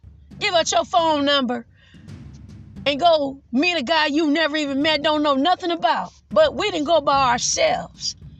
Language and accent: English; Detroit, Michigan, United States; You know, so when I was growing up in Detroit, we did say age ain't nothing but a number.